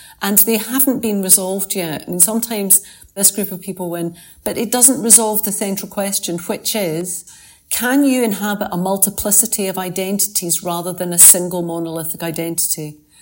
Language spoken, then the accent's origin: English; Scotland, United Kingdom; I'm a Scottish lawyer.